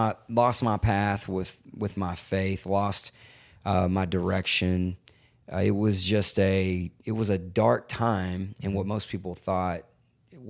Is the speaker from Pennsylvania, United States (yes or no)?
no; Texas, United States; We moved around a lot, but home base was always East Texas because of my grandmother's ranch.